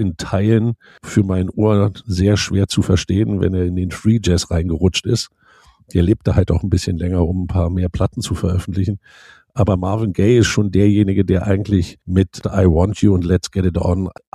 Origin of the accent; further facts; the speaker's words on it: Berlin, Germany; Berlin ist Berlin, da komme ich her, da geht nichts dran vorbei.